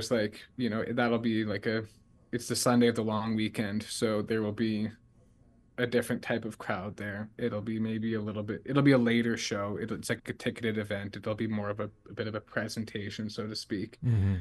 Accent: Matlock, Manitoba, Canada; also born or lived in Gimli; I grew up in Matlock and Gimli

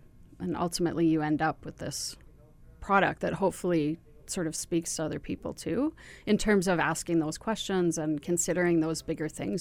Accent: Ontario, Canada; I'm from Ontario originally.

